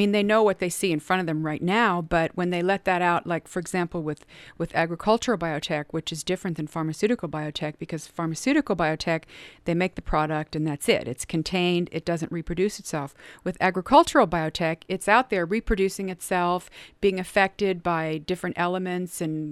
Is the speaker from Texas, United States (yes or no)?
no; Cincinnati, Ohio, United States; I grew up in Cincinnati.